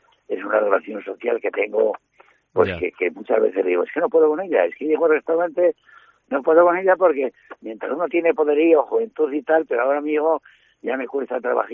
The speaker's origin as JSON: {"language": "Spanish", "town": "Salamanca", "region": "Castile and León", "country": "Spain", "moved": "yes", "lives_now": "Barcelona, Spain", "said": "desde que llegué fuera de Salamanca, llevaba esa tierra en mi corazón"}